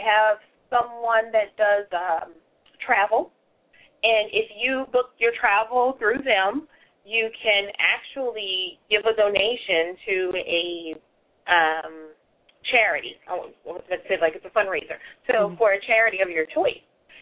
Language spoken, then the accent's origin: English; New Orleans, Louisiana, United States; I'm originally from New Orleans. So I have always eaten gumbo